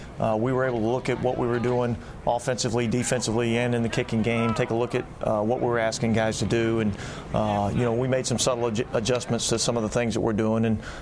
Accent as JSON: {"language": "English", "region": "Texas", "country": "United States", "tie": "born or raised there", "also_born_or_lived": "Atlanta, United States", "said": "Yeah, I mean, I was born in Atlanta, moved to Texas quickly thereafter, okay."}